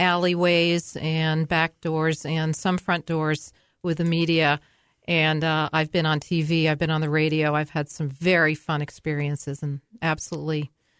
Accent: New York, United States; also born or lived in Massachusetts; now in Keene, United States; I am not a native. Actually, I hail from originally from New York.

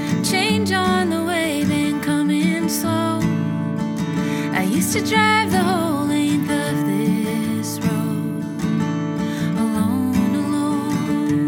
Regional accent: Winchester, Massachusetts, United States; also born or lived in Toronto, Canada; I grew up around Boston. I grew up in Winchester. I spent my 20s in Toronto playing music up there, and I came back here about 4 years ago

